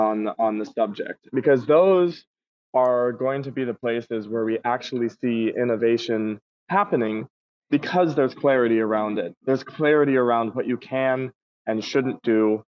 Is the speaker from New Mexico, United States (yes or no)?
no; Los Angeles, California, United States; Yeah, I am. I'm from Los Angeles.